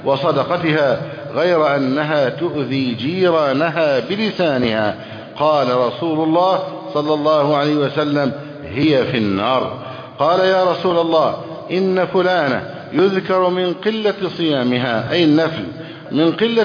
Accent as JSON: {"language": "Arabic", "country": "Egypt"}